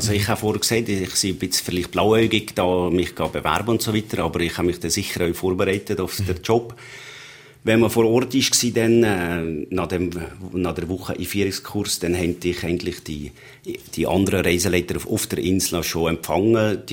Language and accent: German; Valais, Switzerland; Das ist vielleicht auch ein bisschen als Walliser. Man hat ja gerne innerhalb von der Walliser so ein bisschen Kontakt